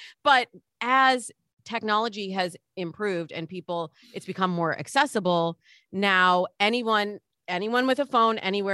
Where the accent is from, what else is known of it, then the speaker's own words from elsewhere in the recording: Midwest, United States; Like I grew up in the Midwest, much like you, John.